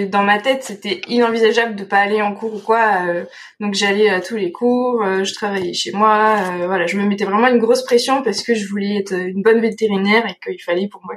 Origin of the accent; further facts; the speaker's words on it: Nouvelle-Aquitaine, France; géographiquement, moi je viens de Dordogne, donc j'étais près de Toulouse ou de Nantes